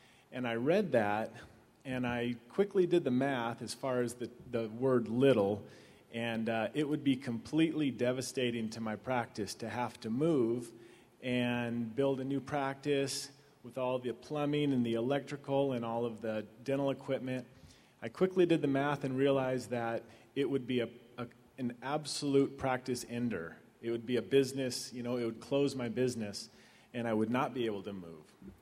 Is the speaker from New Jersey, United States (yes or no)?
no; Paso Robles, California, United States; Okay, I grew up in Paso Robles, and I remember the time when it going around the park